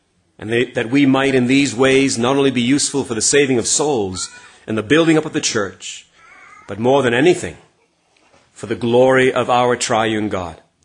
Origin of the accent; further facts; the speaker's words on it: Canada; As our brother said, I am from Canada.